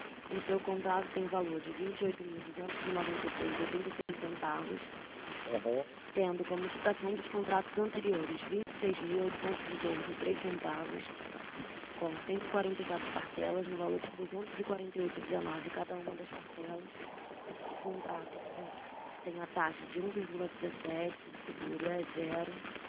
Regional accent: Manaus, Amazonas, Brazil; sou de Manaus.

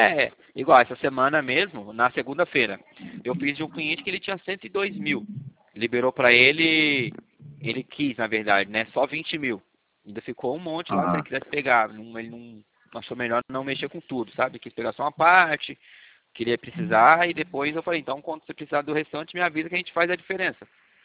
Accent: São José dos Campos, São Paulo, Brazil; Eu sou aqui de São José dos Campos.

